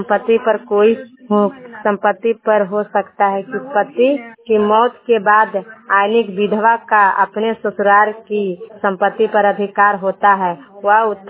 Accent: Phaldu, Bihar, India; फलडू के रहने वाले हैं, मेरा पोस्ट नारदीगंज है, जिला नवादा।

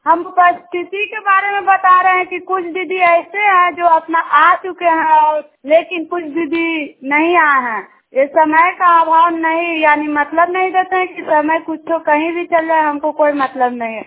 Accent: Nagarnausa, Bihar, India; मैं नगर नौसा के रहने वाली हूँ, जिला नालंदा

